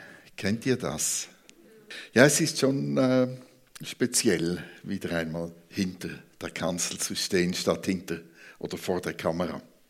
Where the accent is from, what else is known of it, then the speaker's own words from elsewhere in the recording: Switzerland; vor allem wir als Schweizer, die so gerne alles ganz genau gewusst hätten.